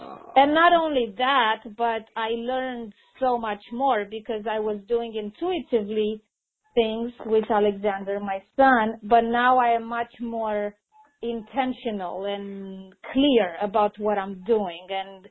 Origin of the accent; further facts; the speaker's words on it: Romania; I'm originally from Romania.